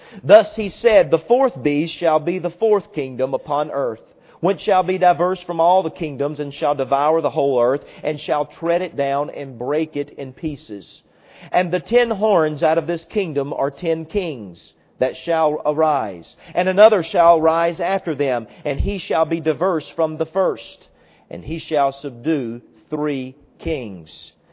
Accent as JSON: {"language": "English", "country": "United States", "said": "I'm an American through and through, and I'm thankful for my country"}